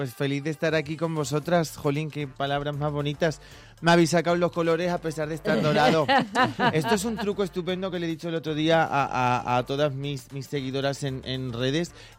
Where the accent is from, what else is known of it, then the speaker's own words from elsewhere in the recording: Valencian Community, Spain; Yo soy de Alicante, pero soy de un pueblecito que está más próximo a Murcia. Entonces yo me siento de Alicante y de Murcia.